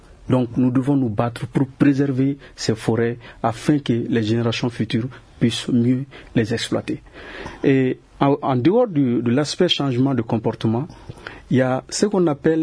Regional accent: Mali; Aujourd'hui, nous crions, c'est vrai, nous sommes des Maliens

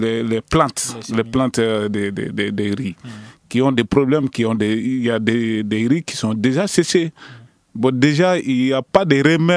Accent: Koulikoro, Mali; Et puis encore, Belédougou, moi je viens de Belédougou

